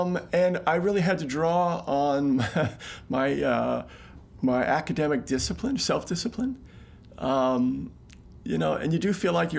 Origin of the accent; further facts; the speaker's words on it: United States; As an American, I grew up with wine. My parents separated when I was very young, and my dad lived in San Francisco in the late 60s.